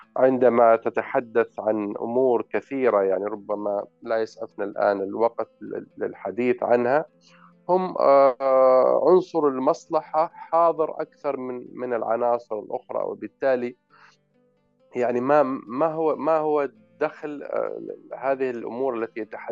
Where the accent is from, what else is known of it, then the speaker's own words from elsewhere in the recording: Oman; لما جو هنا عندنا في عمان حدود 400 صحفي وإعلامي من مختلف دول العالم